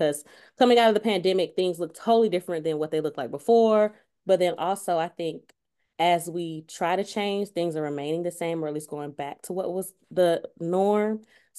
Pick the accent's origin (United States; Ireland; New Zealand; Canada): United States; Stone Mountain, Georgia; I am from Stone Mountain, Georgia, and there are a lot of really good Jamaican restaurants.